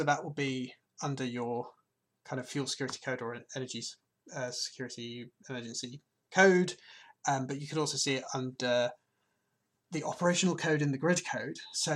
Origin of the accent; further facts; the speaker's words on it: England, United Kingdom; I guess because I'm English, I'm going to use a war metaphor.